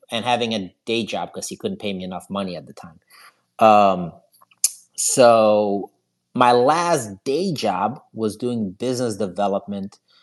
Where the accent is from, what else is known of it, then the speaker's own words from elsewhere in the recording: Ohio, United States; And then I grew up in Ohio.